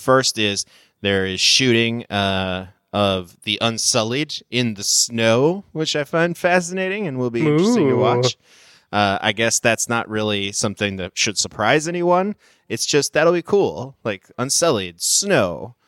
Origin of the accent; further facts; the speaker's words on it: Midwest, United States; One of my favorites growing up in the Midwest in cold areas